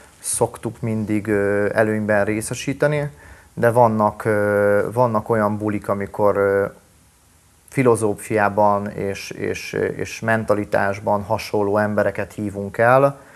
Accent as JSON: {"language": "Hungarian", "country": "Hungary", "tie": "born there", "said": "a kultúrám, a nyelvem, a filozófia, a vallásom minden szerb. Én itt születtem Magyarországon, de én szerb identitású gyerek vagyok. Tehát van a gyerekkoromból a szerb zene, a balkáni vér"}